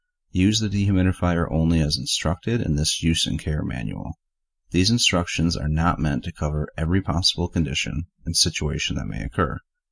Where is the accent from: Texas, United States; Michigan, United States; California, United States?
Michigan, United States; I grew up in Michigan. Canada is a wonderful place.